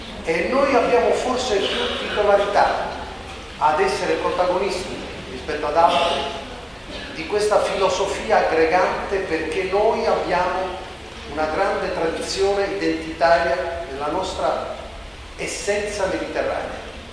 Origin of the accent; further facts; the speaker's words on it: Southern Italy, Italy; E non dimentico che dalla mia terra, dal nostro meridione, dal mondo dal quale io provengo, sono partiti coloro i quali sono stati migranti in altri paesi.